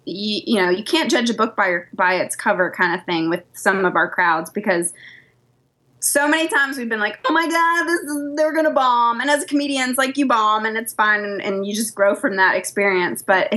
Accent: Nashville, Tennessee, United States; also born or lived in New York City; I'm from Nashville, so I grew up with country music kind of all around me. And I sang in the church choir all growing up, so gospel music.

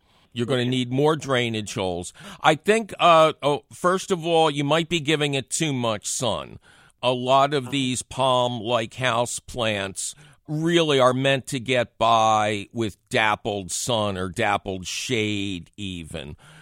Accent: Philadelphia, Pennsylvania, United States; where I grew up in Bridge and Tarsdale in Philly, a little postage stamp lawn

